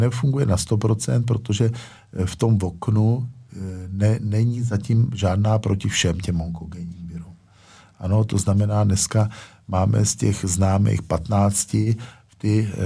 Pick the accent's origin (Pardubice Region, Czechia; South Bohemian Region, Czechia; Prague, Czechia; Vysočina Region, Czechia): Pardubice Region, Czechia; Pardubice; to já jsem z Pardubic.